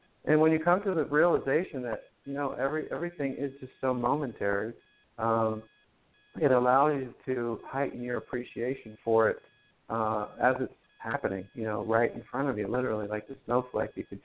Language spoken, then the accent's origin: English; Northeast, United States; I'm also from the Northeast, so we get some snow as well.